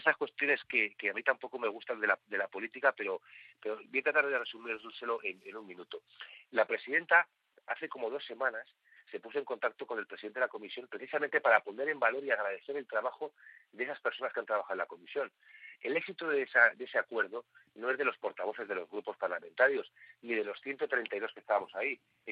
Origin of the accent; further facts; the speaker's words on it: Spain; lo peor que nos ha ocurrido como españoles en esta democracia.